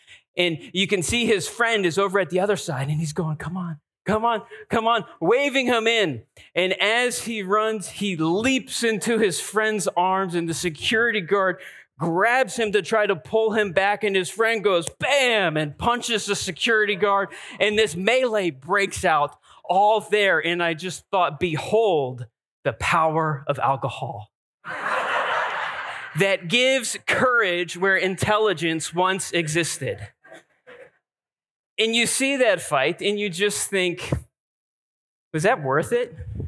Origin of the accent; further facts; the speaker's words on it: New Hampshire, United States; And as I thought about this, I thought about growing up in New Hampshire and having the opportunity to go to baseball games at Fenway Park.